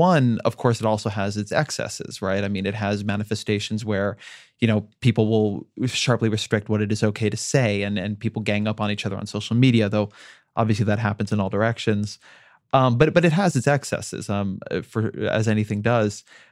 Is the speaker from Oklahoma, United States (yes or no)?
no; Orange County, California, United States; It's actually about my hometown of Orange County.